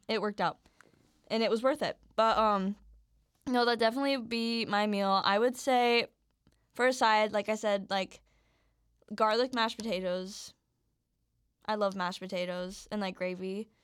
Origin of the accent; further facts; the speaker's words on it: South Dakota, United States; I'm personally from South Dakota and there's not a lot of options.